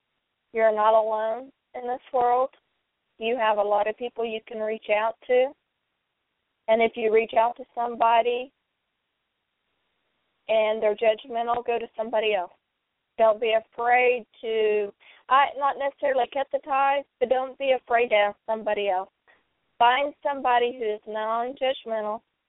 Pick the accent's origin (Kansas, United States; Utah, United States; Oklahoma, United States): Oklahoma, United States; I am from the great state of Oklahoma, and I reside in Stillwater, which is halfway in between Oklahoma City and Tulsa.